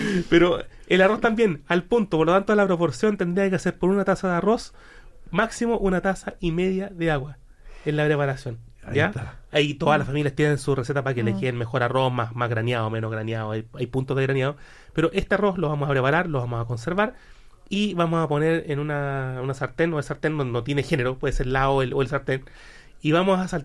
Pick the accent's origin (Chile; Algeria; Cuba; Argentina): Chile; los chilenos somos gozadores, igual somos buenos para comer.